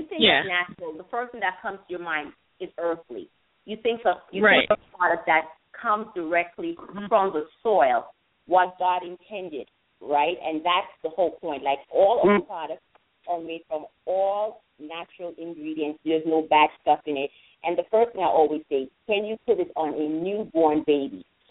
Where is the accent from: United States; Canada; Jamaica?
Jamaica; growing up in Jamaica, what it was, we didn't have as many products as we have today.